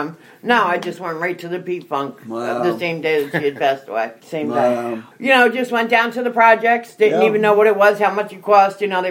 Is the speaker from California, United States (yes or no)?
no; Newark, New Jersey, United States; I am from Newark, New Jersey.